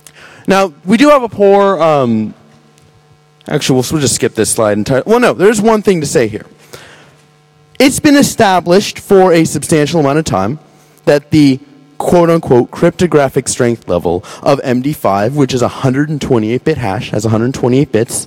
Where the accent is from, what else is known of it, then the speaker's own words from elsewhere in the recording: United States; I'm out here from the States, having a great time out here.